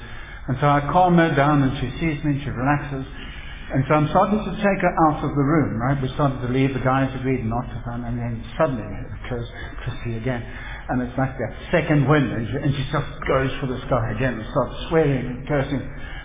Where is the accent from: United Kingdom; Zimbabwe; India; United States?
Zimbabwe; they're from Zimbabwe, which is my hometown, so I have a bit of a soft spot for them immediately.